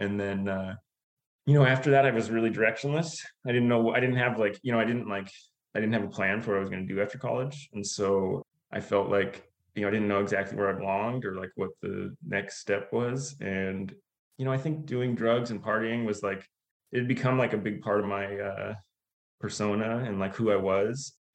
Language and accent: English; Alaska, United States; So the deal is, I grew up in Alaska. That's where I was born and raised.